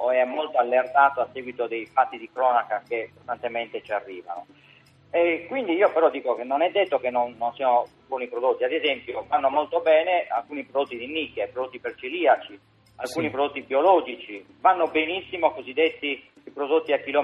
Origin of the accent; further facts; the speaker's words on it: Sardinia, Italy; Sono sardo.